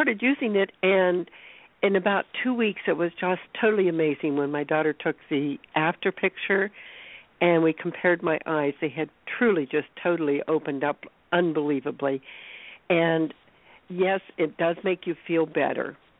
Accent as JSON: {"language": "English", "region": "Ohio", "country": "United States", "said": "You did invite me on, and I am from Ohio."}